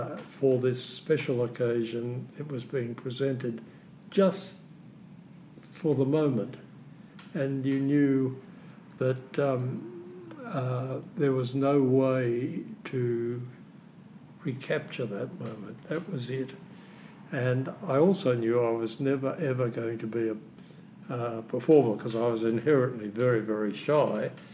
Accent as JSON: {"language": "English", "town": "Melbourne", "region": "Victoria", "country": "Australia", "tie": "born or raised there", "also_born_or_lived": "London", "said": "But I grew up in Melbourne."}